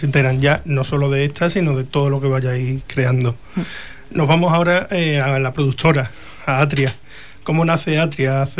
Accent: Huelva, Andalusia, Spain; yo soy de Huelva, estoy en Huelva y hago mis películas desde aquí

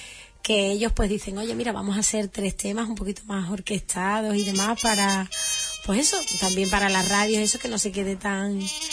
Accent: Seville, Andalusia, Spain; Pero no, soy de Sevilla.

